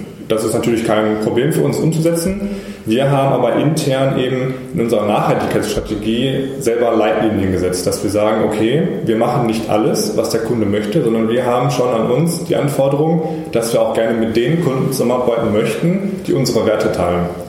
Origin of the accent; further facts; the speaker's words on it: North Rhine-Westphalia, Germany; Ich komme aus dem Ruhrgebiet. Meine Freundin ist dann nach Bonn gezogen fürs Studium. Und dann bin ich natürlich mitgezogen